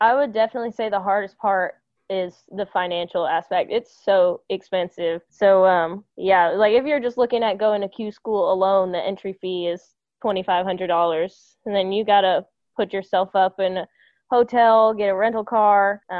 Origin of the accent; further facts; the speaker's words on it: Bronx, New York, United States; if we want to jump all the way back to where I started playing golf, I grew up in the Bronx.